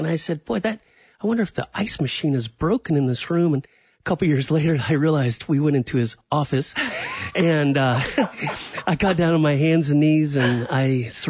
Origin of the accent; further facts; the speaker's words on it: Charleston, Illinois, United States; I was born and raised in Charleston, Illinois. It's about 3 hours south of Chicago, out in the cornfields, but it's home. Growing up, I was an only child.